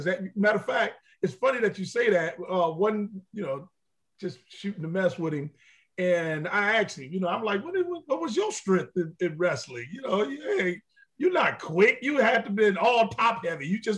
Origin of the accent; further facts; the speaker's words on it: Detroit, Michigan, United States; I said, I'm from Detroit, man. They don't allow wrestling in Detroit.